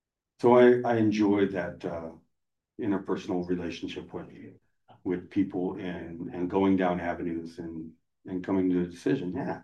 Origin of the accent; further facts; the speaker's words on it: Longmont, Colorado, United States; I was born and raised in Longmont.